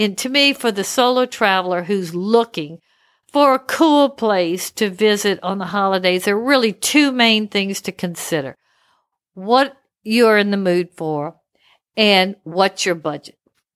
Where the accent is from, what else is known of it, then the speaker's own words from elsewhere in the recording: Louisiana, United States; And I'm from Louisiana, and we love all that Mardi Gras feel to anything.